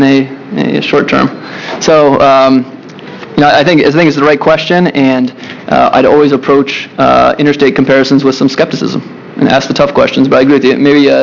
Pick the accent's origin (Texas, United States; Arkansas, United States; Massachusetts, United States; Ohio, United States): Massachusetts, United States; My home state of Massachusetts, we have a jail system, a county jail system, a state prison system.